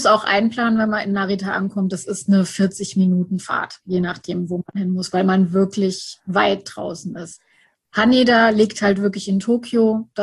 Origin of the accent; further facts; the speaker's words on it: Germany; Und hat mich dann gefragt, wo ich herkomme, weil er an meinem Koffer gesehen hat, dass ich aus Deutschland gekommen bin.